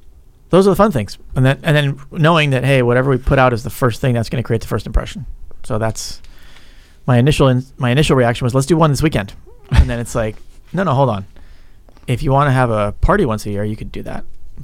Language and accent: English; England, United Kingdom; born there; And I was born in England